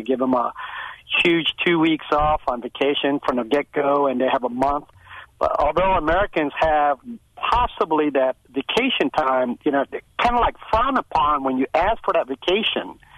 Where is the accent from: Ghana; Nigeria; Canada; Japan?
Japan; Okinawa; also born or lived in Europe / Africa; now in Chicago, United States; I was born and raised overseas in Japan, a little island called Okinawa, came to the United States, lived in Europe for 9 years, 6 years in Africa